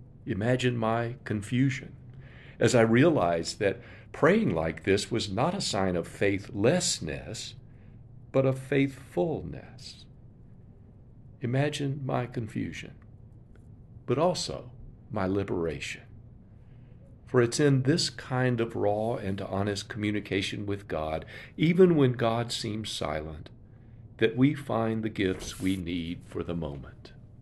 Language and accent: English; the South, United States; Growing up in the South in an earlier generation, I was taught that in most cases, expressing any anger was not proper.